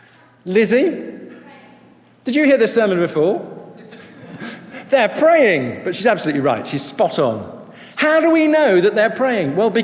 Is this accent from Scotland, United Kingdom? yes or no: no; Sevenoaks, South East England, United Kingdom; But let me start in Kent. I was brought up in Sevenoaks in Kent